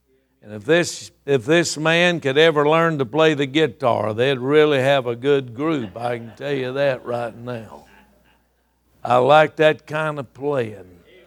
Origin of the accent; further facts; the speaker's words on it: Taylorsville, North Carolina, United States; Contrary to popular opinion, I am not from South Carolina. I am a Tar Heel bred and born. And I have been born and raised in a little town called Taylorsville, North Carolina.